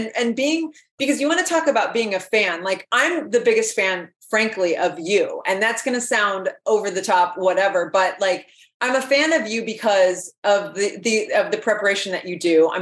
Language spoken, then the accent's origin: English; United States; I feel like I have to own my Americanness and say soccer.